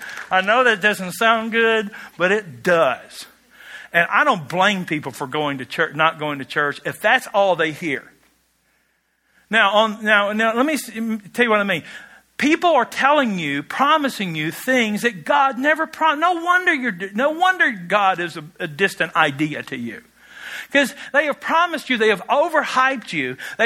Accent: Kentucky, United States; I know this sounds weird because I'm from Kentucky. We're, you know, from Barron County.

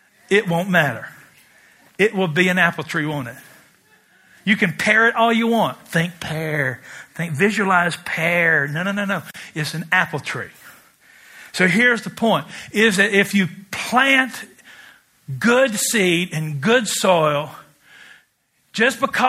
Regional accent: Kentucky, United States; And I'm from Kentucky, where we raise tobacco, God's crop.

